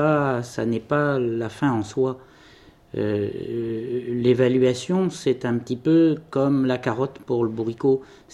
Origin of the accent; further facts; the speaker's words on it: Nouméa, South Province, New Caledonia; born there; Alors, je suis né à Nouméa, je suis marié et retraité.